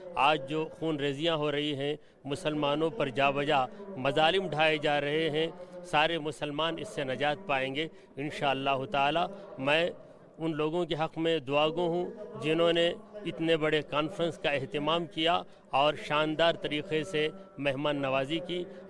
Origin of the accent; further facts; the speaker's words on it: India; میں ہندوستان کا رہنے والا ہوں. شہر چنئی میں دارالعلوم جمالیہ عربی کالج میں بحیثیت پرنسپل خدمات انجام دے رہا ہوں.